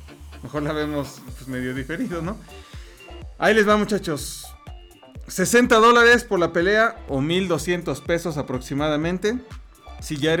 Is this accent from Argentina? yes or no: no; Mexico; Somos mexicanos y en todo el mundo, pues vamos a ver cómo podernos librar de esos pagos.